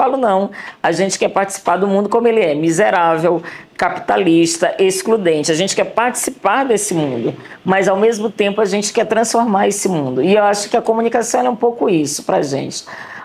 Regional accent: São Luís, Maranhão, Brazil; eu sou de São Luís mesmo, da ilha de São Luís do Maranhão. Somos 5 mulheres e um homem. Filha de 2 pessoas negras, de pele escura.

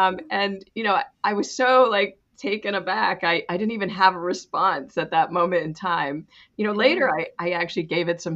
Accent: New York, United States; I'm actually from upstate New York in the lower Adirondacks. That's where I grew up on the side of a mountain.

